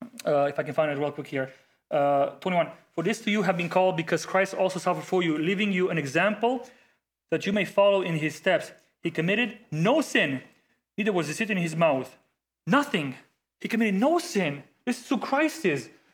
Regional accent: Romania; I mean, I come from Romania, born in the 80s, under communism and so on.

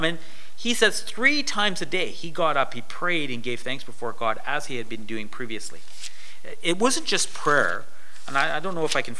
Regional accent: Winnipeg, Manitoba, Canada; I grew up in Winnipeg

